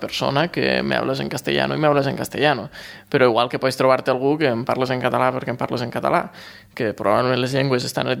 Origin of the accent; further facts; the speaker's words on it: Valencian Community, Spain; en la zona d'on jo vinc, del País Valencià, és una zona que es parla molt valencià